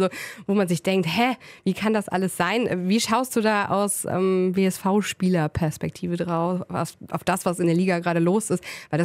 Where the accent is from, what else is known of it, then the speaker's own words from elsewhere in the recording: Cologne, North Rhine-Westphalia, Germany; Von daher würde ich da auch eher als Kölnerin, die Abstiegskampf kennt, eher optimistisch rangehen.